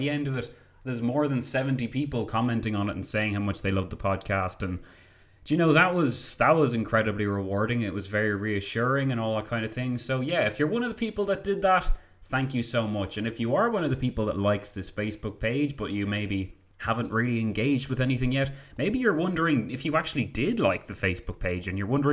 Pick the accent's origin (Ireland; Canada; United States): Ireland; I'm from Ireland